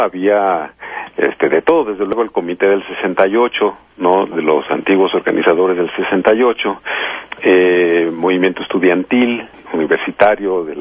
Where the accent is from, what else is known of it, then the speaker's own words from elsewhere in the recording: Mexico; qué podemos hacer nosotros todos como mexicanos para resistir este momento tan dramático que está viviendo el país